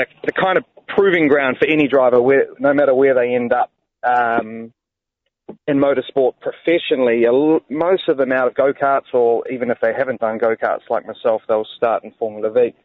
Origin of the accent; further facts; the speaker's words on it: Palmerston North, Manawatū-Whanganui, New Zealand; obviously born and raised in Palmy.